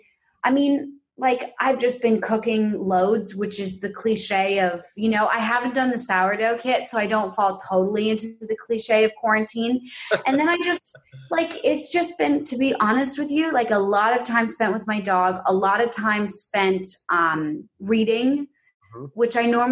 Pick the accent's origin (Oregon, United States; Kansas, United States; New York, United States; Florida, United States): New York, United States; New York City; because I grew up in New York City and I was often, like, I've always spent time in urban environments